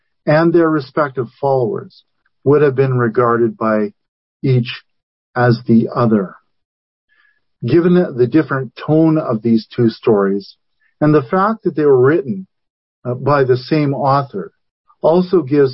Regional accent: Canada; So you ask, what does this have to do with us today, as Canadian Unitarian Universalists, in this city, in this fellowship?

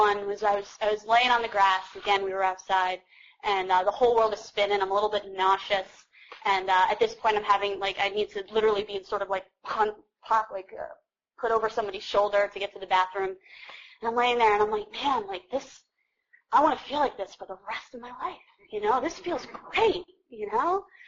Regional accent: Kutztown, Pennsylvania, United States; because I grew up in Kutztown and that's where you drank in fields and woods

